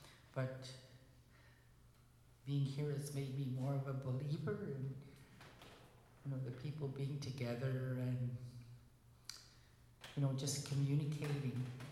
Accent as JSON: {"language": "English", "town": "Winnipeg", "region": "Manitoba", "country": "Canada", "said": "And I am from Winnipeg, and I don't know, it's just so wonderful to be here."}